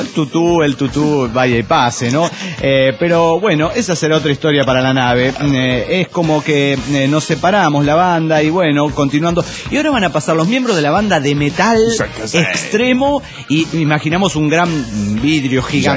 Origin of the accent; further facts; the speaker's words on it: León, Guanajuato, Mexico; Yo soy de León, Guanajuato, y para mí no hace falta aclarar que soy de León, Guanajuato.